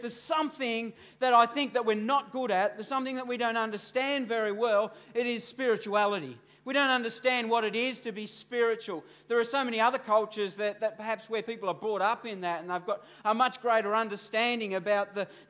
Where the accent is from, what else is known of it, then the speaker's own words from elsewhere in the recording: Australia; But for me, no, I'm just an Aussie bloke.